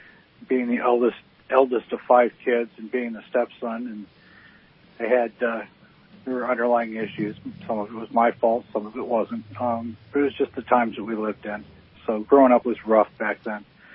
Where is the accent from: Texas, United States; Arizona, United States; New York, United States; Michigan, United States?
Michigan, United States; also born or lived in Alabama; Yeah, I started traveling from birth, actually. I was born in Alabama, raised in Michigan.